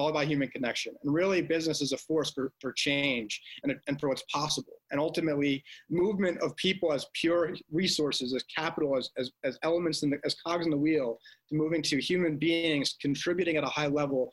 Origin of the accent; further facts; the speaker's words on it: New Jersey, United States; Originally, I'm from northern New Jersey.